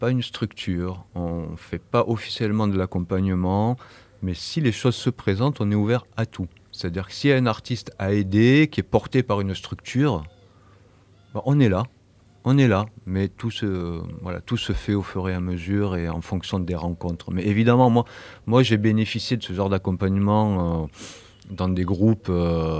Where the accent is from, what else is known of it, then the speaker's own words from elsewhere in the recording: Marseille, Provence-Alpes-Côte d'Azur, France; moved away as an adult; J'ai quitté Marseille il y a 10-11 ans maintenant que je suis dans le DIY. Ça a été, je me rappelle, tout jeune, c'était plutôt assez rock, blues, Marseille.